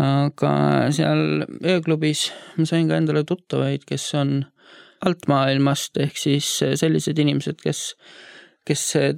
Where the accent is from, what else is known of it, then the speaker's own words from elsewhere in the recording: Tallinn, Harju County, Estonia; Ma tulen Tallinnast, olen üles kasvanud Kadriorus ja elanud tavalist elu.